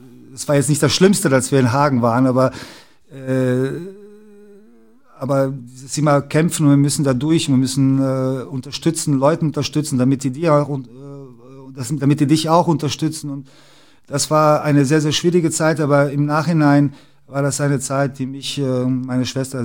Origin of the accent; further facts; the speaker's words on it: Sarajevo, Federation of Bosnia and Herzegovina, Bosnia & Herzegovina; German is a second language; Wir kommen ja aus Sarajevo. Meine Mutter ist in Sarajevo geboren, ich auch. Mein Vater ist, glaube ich, 68 von Belgrad nach Sarajevo gezogen.